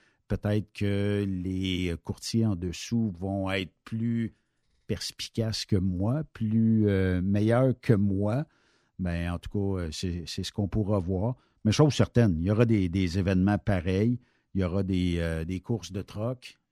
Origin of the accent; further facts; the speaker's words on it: Ferme-Neuve, Quebec, Canada; Fait que si, mettons, chez nous, à Ferme-Neuve, il y a un incident qui arrive, ben c'est tous les autres festivals qui vont écoper en assurance, vous le savez.